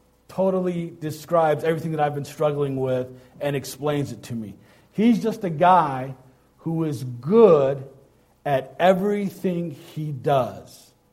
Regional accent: Detroit, Michigan, United States; also born or lived in Iraq; I was born in Iraq, and I was raised in Detroit

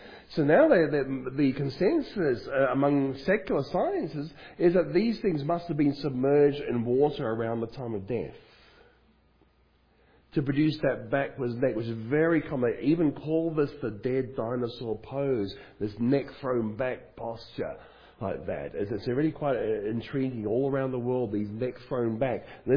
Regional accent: Queensland, Australia; in Queensland, Australia, my home state.

